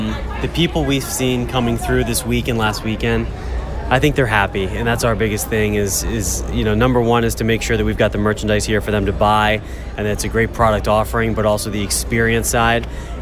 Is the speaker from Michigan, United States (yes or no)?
no; Pennsylvania, United States; From hour north of Philadelphia.